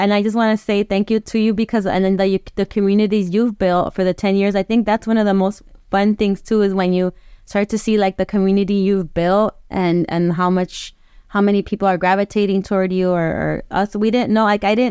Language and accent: English; Bell, California, United States; I grew up in Bell. I went to Bell High School.